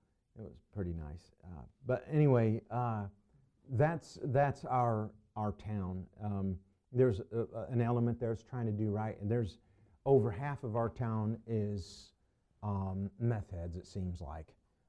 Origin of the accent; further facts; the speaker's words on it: Indiana, United States; now in Illinois, United States; But I come from Northeast Indiana originally, and then, you know, at large. We've been everywhere. And then now we're in South Central Illinois.